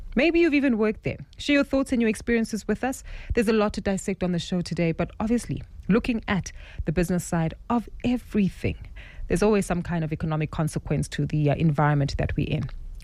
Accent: South Africa; As a South African, you've heard my core memory of News Cafe.

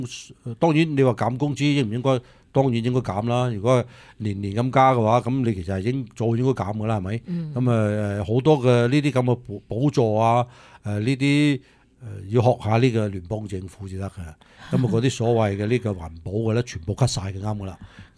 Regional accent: United States; 咁呢個呢啲錢係我哋美國人自己納税錢

